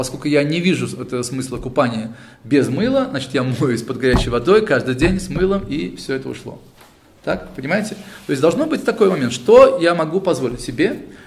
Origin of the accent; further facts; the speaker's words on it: Tashkent, Uzbekistan; Я из Ташкента, там 40 градусов.